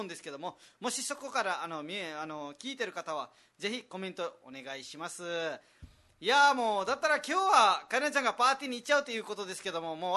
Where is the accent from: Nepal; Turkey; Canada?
Nepal; Japanese is a second language; now in Japan; 私たち誰？私たちはネパール人ですね。